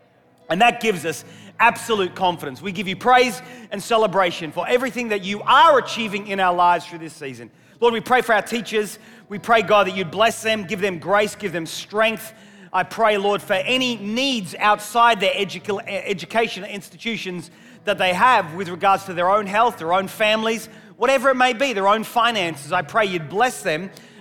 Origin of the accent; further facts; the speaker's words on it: Australia; As a child growing up in Australia